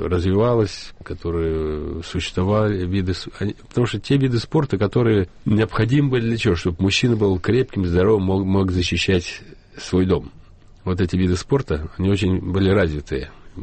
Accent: Kazan, Tatarstan, Russia; first language Ukrainian; also born or lived in Lviv; Ну, по роду я, когда родился в Львове, я был, конечно, на украинском языке разговаривал. Затем уже, когда приехали в Казань, русский язык стал моим основным языком общения.

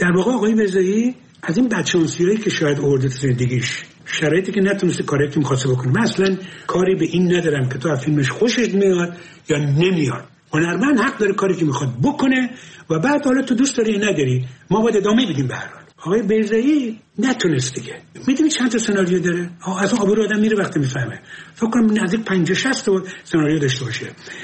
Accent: Abadan, Khuzestan, Iran; من بچه آبادانم. آبادان نزدیک تیارا میارا اینا بر بیرون بود.

